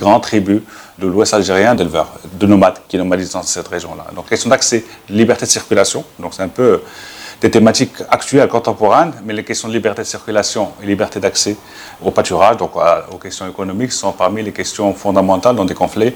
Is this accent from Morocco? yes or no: yes; Figuig, Oriental, Morocco; Le Bouamama est un prénom chez nous à Figuig.